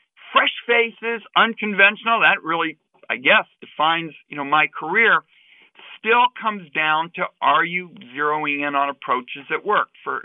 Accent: Oregon, United States; For example, in my home state in Oregon, I was home having community meetings this weekend.

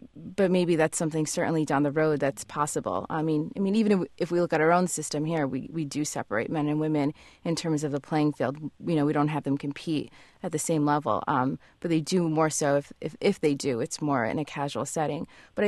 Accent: United States; especially as a first-generation immigrant growing up in the States. You're not Afghan enough or you're not American enough sometimes to fit in.

